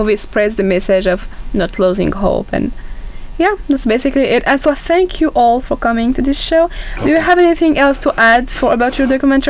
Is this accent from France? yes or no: yes; France; I'm from France.